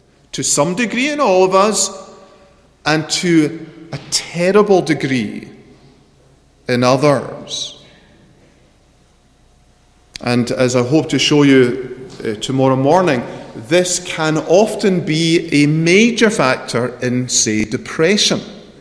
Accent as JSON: {"language": "English", "region": "Scotland", "country": "United Kingdom", "said": "I come from Scotland, in case you hadn't noticed that. And I pastored in an area of Scotland, the Northwest Highlands"}